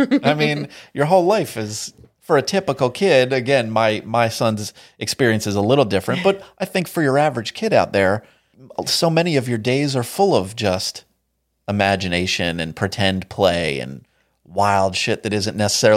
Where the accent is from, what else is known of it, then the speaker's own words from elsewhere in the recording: United States; But speaking as an American who's lived in America all his life, let me tell you, Christmas is a big deal.